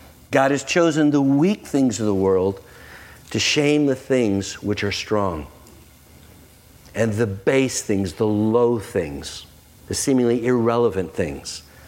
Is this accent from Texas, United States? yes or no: no; Bridgeton, Missouri, United States; I grew up in Bridgeton. It was just safe. It was just easy in Bridgeton. I went to Pattonville High School